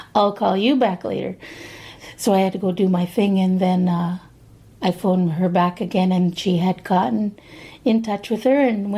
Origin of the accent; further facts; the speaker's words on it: Tyendinaga, Ontario, Canada; Kunyunkehaga, I'm from the Mohawk Nation. And Tagayantanega or Gundeke Tkidrono means I'm from Tayandanega.